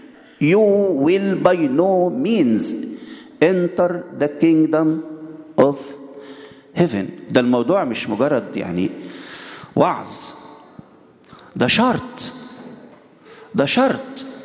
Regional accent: Egypt; في مصر عندنا واحد عملها وعاملين له دير حلو قوي اسمه سمعان الايه الخراز

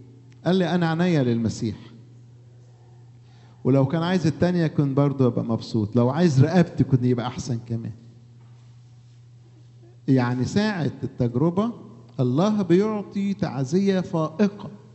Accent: Egypt; ودي الحاجة اللي عندنا في مصر

